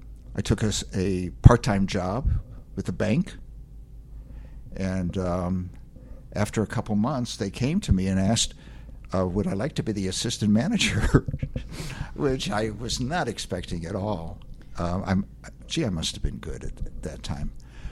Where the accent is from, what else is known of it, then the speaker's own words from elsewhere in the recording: Oak Park, Illinois, United States; also born or lived in Chicago; I was born in Chicago, raised in a town called Oak Park on the west side.